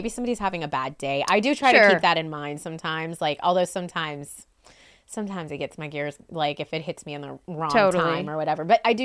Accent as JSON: {"language": "English", "region": "Louisiana", "country": "United States", "tie": "born or raised there", "said": "And then just growing up in Louisiana, because there is so much culture and so much music and so much, like, just life"}